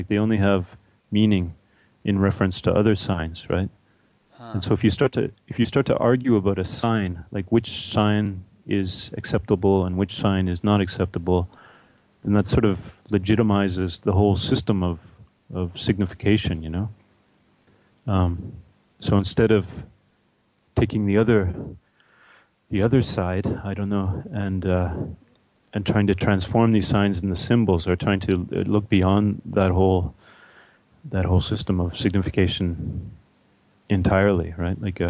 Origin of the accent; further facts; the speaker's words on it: Canada; Like, I'm from Canada